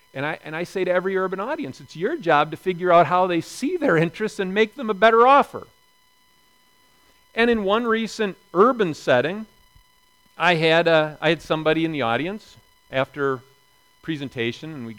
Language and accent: English; Neillsville, Wisconsin, United States; Now, my hometown, years later, had the distinction in the last election for governor of giving Scott Walker his biggest percentage margin of victory of any community in the state of Wisconsin.